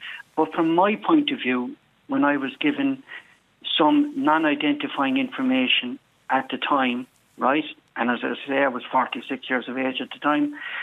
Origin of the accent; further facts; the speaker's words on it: Munster, Ireland; I was born in Bessborough.